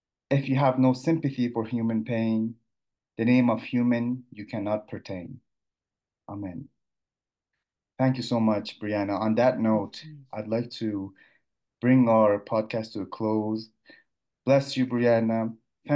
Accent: Shiraz, Fars, Iran; It's by the Persian poet Sadi from Shiraz, who's from my hometown.

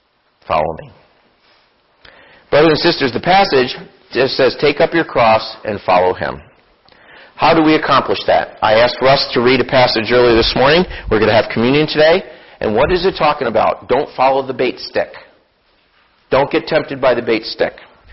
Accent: Germany; English is a second language; I'm from Germany originally.

